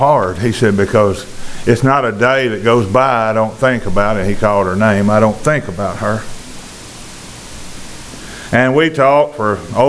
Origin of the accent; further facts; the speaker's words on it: Tennessee, United States; I said, I'm not from Texas at all. I'm Tennessee.